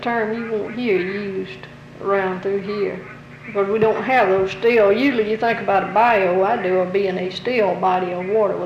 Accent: United States; We grew up in the Smokies, but you don't get to talk to anybody that knows anything about the mountains.

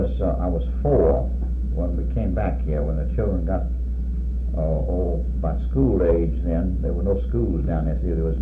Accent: Biloxi, Mississippi, United States; born there; also born or lived in Louisiana; I was born here in Biloxi.

